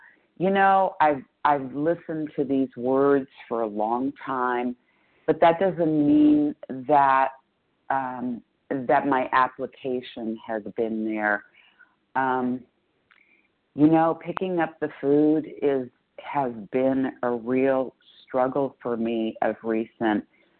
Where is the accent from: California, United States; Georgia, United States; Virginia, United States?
California, United States; Simi Valley; I'm from Simi Valley, California.